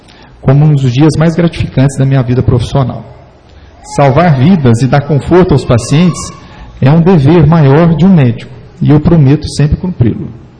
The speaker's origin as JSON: {"language": "Portuguese", "town": "São Sebastião do Rio Verde", "region": "Minas Gerais", "country": "Brazil", "tie": "born or raised there", "also_born_or_lived": "Cruzília / São José dos Campos / Caxambu", "said": "Eu nasci em Cruzília, no sul de Minas Gerais"}